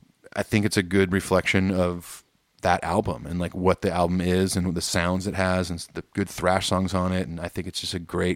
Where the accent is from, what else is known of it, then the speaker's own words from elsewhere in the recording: Long Beach, California, United States; Hey, I'm from Long Beach, dude.